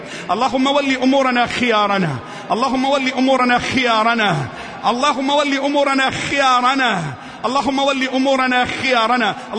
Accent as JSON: {"language": "Arabic", "country": "Egypt", "said": "اللهم احفظ بلدنا مصر"}